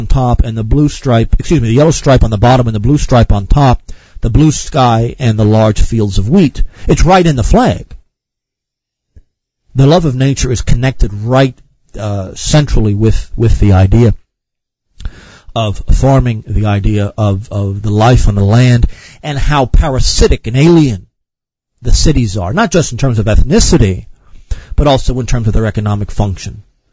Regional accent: Ireland; Being an Irishman myself, I've noticed this early on, that Ireland and Ukraine have very much in common.

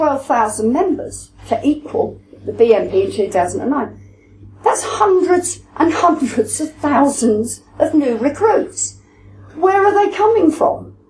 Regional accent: Brighton, South East England, United Kingdom; born there; I remember them because I was born in Brighton.

